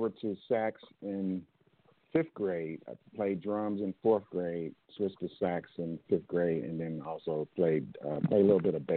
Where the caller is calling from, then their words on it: Maryland, United States; I'm in Maryland suburb, just outside of Washington, D.C., our nation's capital.